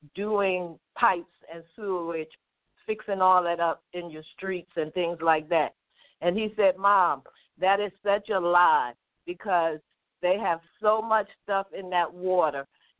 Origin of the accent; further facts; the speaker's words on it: Baltimore, Maryland, United States; I'm from Baltimore, Maryland. I'm kind of up in age, so I don't know too much about this young Pharaoh.